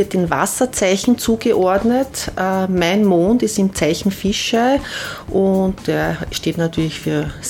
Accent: Oberwaltersdorf, Lower Austria, Austria; Ich komme aus Oberwaltersdorf.

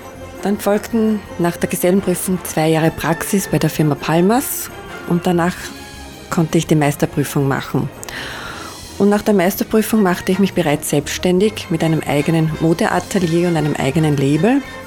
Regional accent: Dröberswinkel, Austria; Und ich bin aus Dröberswinkel

